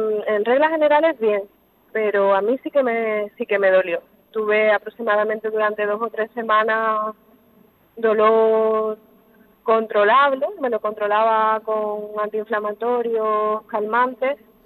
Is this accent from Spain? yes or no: yes; Cádiz, Andalusia, Spain; En el hospital de Cádiz, de donde soy